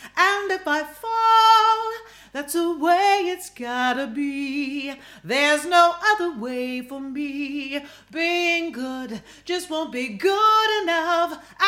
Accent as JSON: {"language": "English", "region": "New York", "country": "United States", "said": "And I was from New York."}